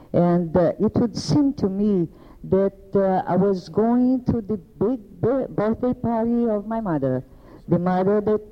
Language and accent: English; Brazil; because I am from Brazil, and I have some particulars that belong to me.